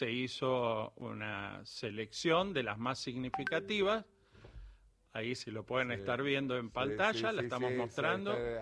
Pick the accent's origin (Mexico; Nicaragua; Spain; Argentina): Argentina; obviamente somos argentinos, somos Argentina